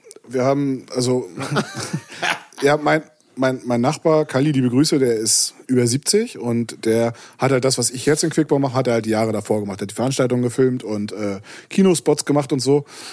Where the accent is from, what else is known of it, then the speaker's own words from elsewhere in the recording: Mecklenburg-Vorpommern, Germany; accent: Mecklenburg; Ich komme aus dem Osten, also FKK ist für mich auch kein Fremdwort.